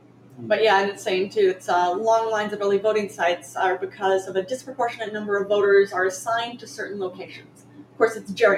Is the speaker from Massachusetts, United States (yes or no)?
no; New York, United States; that was something, seeing it as a New Yorker, like, really? This is still in the books?